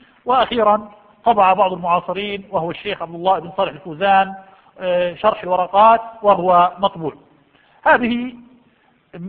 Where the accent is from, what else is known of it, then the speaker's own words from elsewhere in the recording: Jordan; موجودة عندنا في الأردن